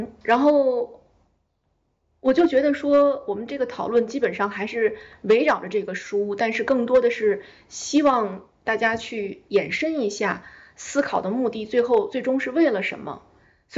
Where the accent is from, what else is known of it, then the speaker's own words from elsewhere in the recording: China; 也可能是因为我们中国人好像觉得这个龟在这个传统的意义上说